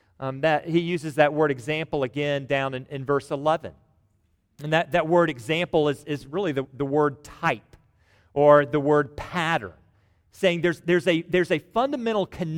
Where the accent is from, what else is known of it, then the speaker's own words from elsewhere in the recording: Georgia, United States; There's more from Georgia, like I'm from Georgia.